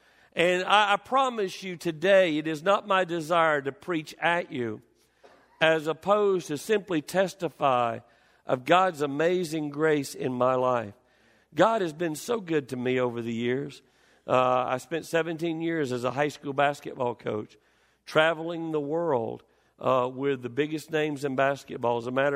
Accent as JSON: {"language": "English", "region": "the South", "country": "United States", "said": "Some of you are going to need an interpreter today, because I'm from the South."}